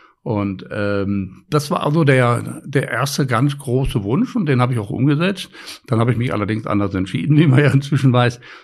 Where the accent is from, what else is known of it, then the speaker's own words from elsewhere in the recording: Duisburg, North Rhine-Westphalia, Germany; ich bin ja in Duisburg zur Schule gegangen.